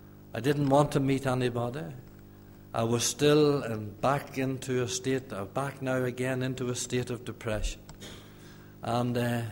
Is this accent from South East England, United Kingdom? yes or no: no; Derrygonnelly, Northern Ireland, United Kingdom; down around Lower Loch Erne, you'll pass through Derrigonley. It's not a very big town, but it was my hometown.